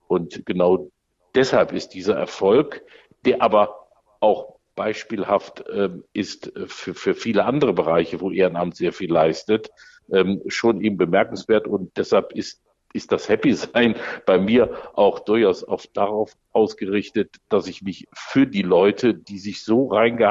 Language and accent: German; Düsseldorf, North Rhine-Westphalia, Germany; Wenn man im Prinzip als Düsseldorfer sagt man natürlich zunächst, man hat eine Spielstätte